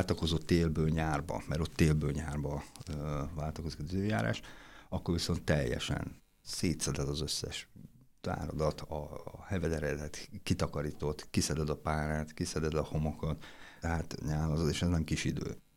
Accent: Hungary; A tolmács segítségével próbáltunk elmondani, hogy majd magyarisznám, magyarok vagyunk.

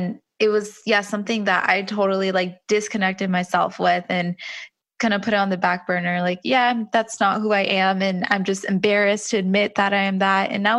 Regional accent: Los Angeles, California, United States; now in Huntington Beach, United States; So I live in Huntington Beach, California. I'm originally from LA and I am a self-love coach. My background is I'm Persian. My parents are both Iranian. I was born here.

